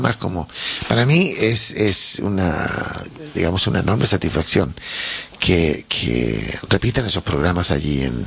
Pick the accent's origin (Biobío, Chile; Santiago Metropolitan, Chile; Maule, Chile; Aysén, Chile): Santiago Metropolitan, Chile; Santiago; also born or lived in Valparaíso; yo nací en Valparaíso, entonces que a pesar de que he vivido toda mi vida en Santiago